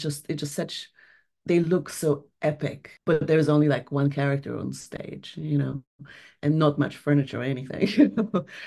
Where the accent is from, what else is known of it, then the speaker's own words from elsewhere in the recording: Poland; I'm originally from Poland